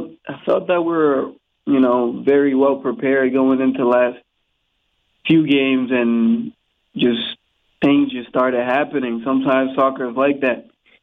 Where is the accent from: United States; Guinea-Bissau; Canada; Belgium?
Guinea-Bissau; Basically, growing up in Guinea-Bissau, soccer was our only form of recreation.